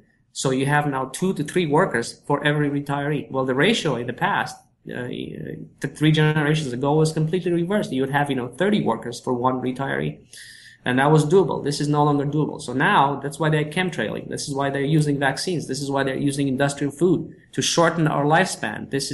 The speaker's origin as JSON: {"language": "English", "country": "Canada", "said": "You know, even as a Canadian, when I go to the United States"}